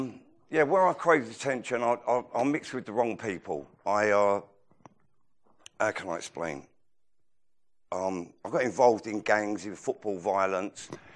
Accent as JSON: {"language": "English", "region": "London", "country": "United Kingdom", "said": "I'm from East London."}